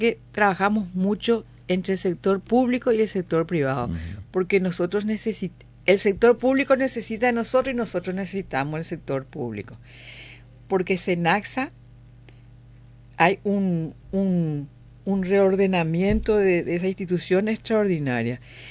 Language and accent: Spanish; Asunción, Paraguay; Y yo, que soy abogada, que soy acá de Asunción